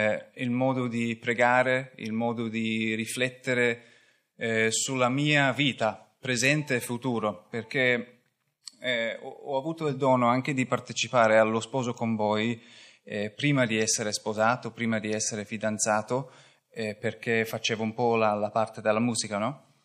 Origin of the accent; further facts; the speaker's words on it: Scotland, United Kingdom; Italian is a second language; now in Turin, Italy; veniamo da Torino, anche se io in realtà sono scozzese.